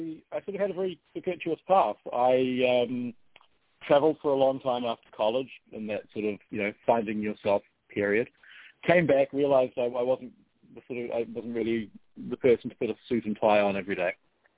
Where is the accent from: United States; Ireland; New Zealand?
New Zealand; for those listeners who are wondering which part of Australia I'm from the New Zealand part of Australia. So I grew up in New Zealand.